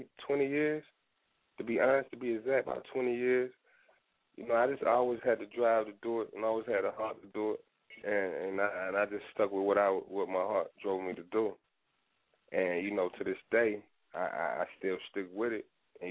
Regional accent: Kinston, North Carolina, United States; I'm born and raised in Kinston, North Carolina, a little small town out of the eastern side of NC.

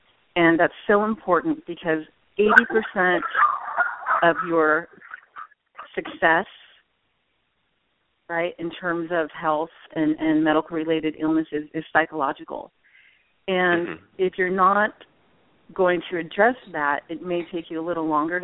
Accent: Redondo Beach, California, United States; I grew up in the South Bay in Redondo Beach

